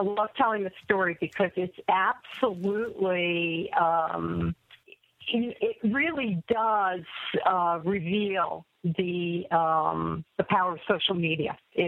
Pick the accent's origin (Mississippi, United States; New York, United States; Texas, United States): New York, United States; Well, I'm really a New Yorker.